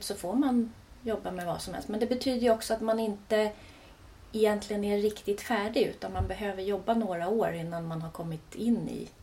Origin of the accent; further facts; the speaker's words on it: Tyresö, Stockholm County, Sweden; Ja, jag är från Tyresö från början, och mina föräldrar också. Även mina mor- och farföräldrar bodde här i Tyresö, och faktiskt till och med morfars föräldrar också.